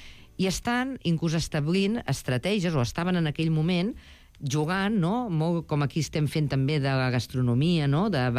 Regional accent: Reus, Catalonia, Spain; jo sóc de Reus i he de fer ciutat, no?

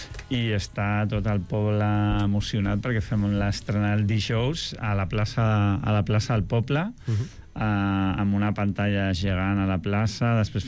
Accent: Basque Country, Spain; Catalan is a second language; moved away; Soc basc, però parlo català perquè porto molts anys.

